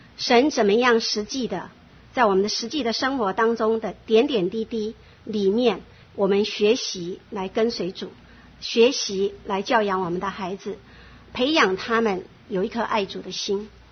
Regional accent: Madou, Tainan, Taiwan; moved away as an adult; now in United States; 那时候我家人在南部，我是台南人，麻豆，台南麻豆人

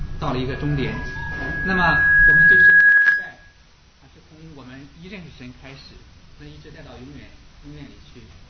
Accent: China; now in United States; 我们都知道我们从中国来到美国

